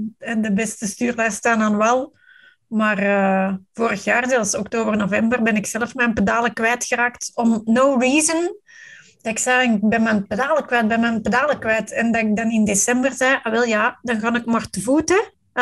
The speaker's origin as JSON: {"language": "Dutch", "region": "Flanders", "country": "Belgium", "said": "Allee, als Vlamingen sowieso veel te weinig ten opzichte van Nederlanders."}